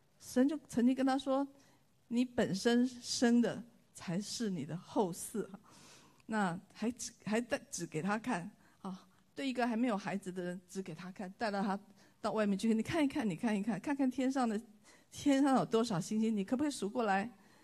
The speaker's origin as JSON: {"language": "Chinese", "country": "China", "said": "这两种人加在一起其实还没有我们中国人多"}